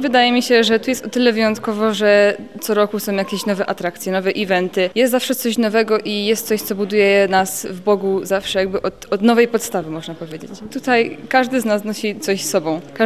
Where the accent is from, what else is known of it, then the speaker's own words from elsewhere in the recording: Górki Śląskie, Silesian Voivodeship, Poland; przyjechałam stąd z Górek Śląskich, jestem tu już od 2017 roku.